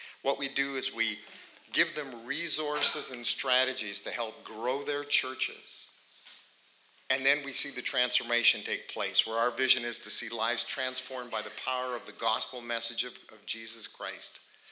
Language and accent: English; Saskatoon, Saskatchewan, Canada; now in Calgary, Canada; I'm from the Saskatoon area. Didn't know anybody in Calgary.